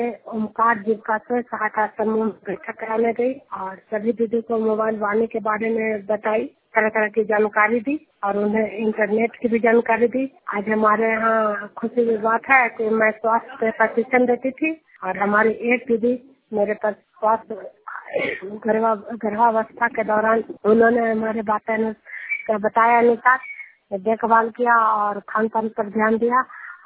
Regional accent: Bihar, India; मैं नालंदा जिला के शिक्षा प्रखंड जिन्हार गांव की निवासी हूँ

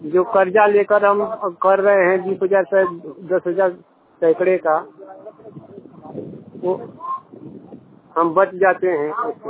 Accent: Uttar Pradesh, India; मैं लड़वक भिखारीपुर का रहने वाला हूँ, जिला मिर्जापुर, मझुआ ब्लॉक, कछुआ बाजार।

